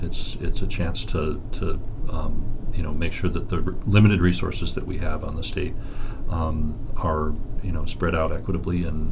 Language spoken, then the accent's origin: English; Duluth, Minnesota, United States; And I grew up in Duluth, and after college went overseas for a while